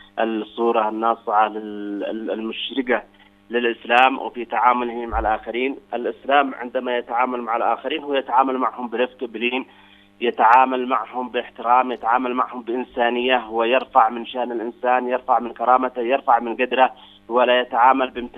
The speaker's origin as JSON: {"language": "Arabic", "country": "Yemen", "said": "كما حدث عندنا في اليمن عندما كان الجماعات التكفيرية تخدم هذا المشروع"}